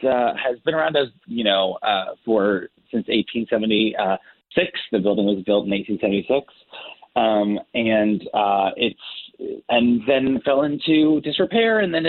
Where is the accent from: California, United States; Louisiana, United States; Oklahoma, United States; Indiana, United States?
Oklahoma, United States; Tulsa; I'm from Tulsa, Oklahoma originally.